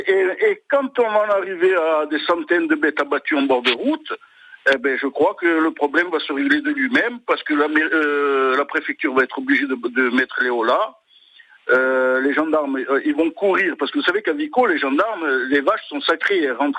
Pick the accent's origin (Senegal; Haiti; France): Senegal; born there; Moi je suis né au Sénégal et je suis pas sénégalais, on m'a pas donné la nationalité.